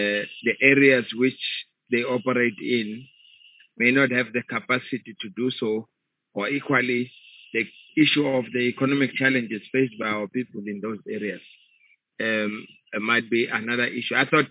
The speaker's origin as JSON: {"language": "English", "region": "Gauteng", "country": "South Africa", "said": "I'm from Gauteng, Chair."}